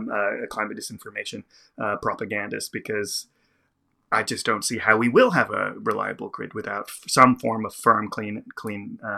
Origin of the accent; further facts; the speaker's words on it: Canada; as a Canadian and as somebody who obviously follows the climate discourse quite closely